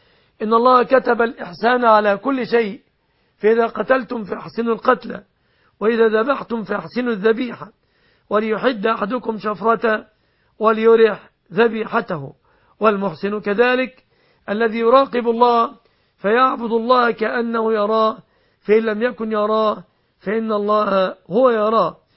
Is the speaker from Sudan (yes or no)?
no; Egypt; أن يحفظ بلادنا مصر